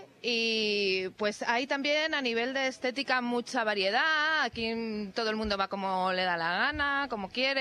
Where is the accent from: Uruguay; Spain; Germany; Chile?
Spain; Madrid, Community of Madrid